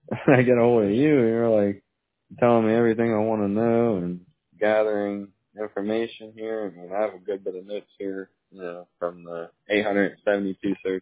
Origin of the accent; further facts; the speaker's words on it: Morningside, Pennsylvania, United States; Yeah, born and raised in Morningside, Pennsylvania.